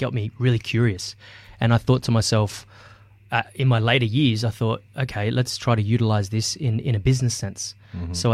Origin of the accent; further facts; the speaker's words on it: Australia; Lebanese nickname, okay. … And, you know … So I got paid out a lot for my middle name growing up in the Australian world.